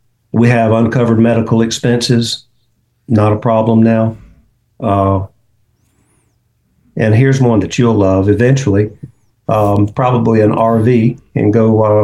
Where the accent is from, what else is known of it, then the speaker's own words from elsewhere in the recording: Cairo, Georgia, United States; I was raised in Cairo, Georgia, which is where A.L. Williams is from.